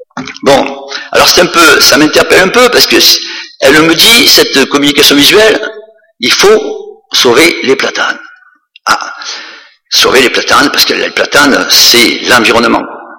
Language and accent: French; Courthézon, Provence-Alpes-Côte d'Azur, France; Je suis né à Courtaison, j'y ai vécu, j'aime ce village, il reflète mon enfance et même plus.